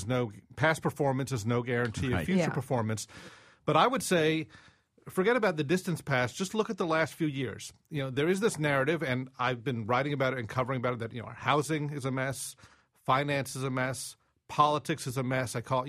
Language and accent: English; Michigan, United States; And I grew up in Michigan in the 70s and 80s.